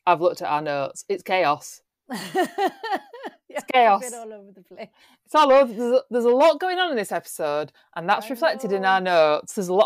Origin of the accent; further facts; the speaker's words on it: England, United Kingdom; I literally just wrote, the English are bad buggers, and as an English person, I'm allowed to say that.